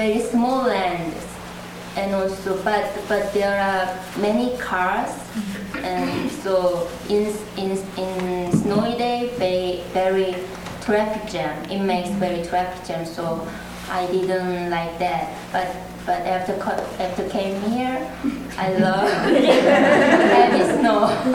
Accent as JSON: {"language": "English", "region": "Seoul", "country": "South Korea", "tie": "born or raised there", "second_language": "English", "moved": "as an adult", "said": "Well, I was born in Seoul, Korea, and also I grew up in Seoul. And in Seoul, in Korea, there are my parents and my three older sisters and my five lovely cousins."}